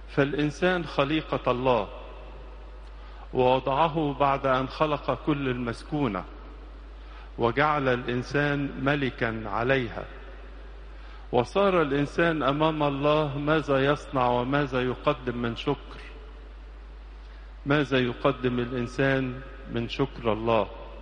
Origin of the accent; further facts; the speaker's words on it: Egypt; بلادنا مصر